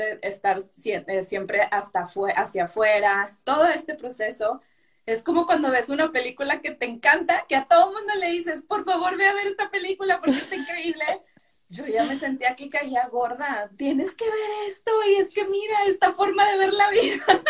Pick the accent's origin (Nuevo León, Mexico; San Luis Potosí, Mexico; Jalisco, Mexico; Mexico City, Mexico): Nuevo León, Mexico; Monterrey; yo también soy de Monterrey, vivo aquí en Monterrey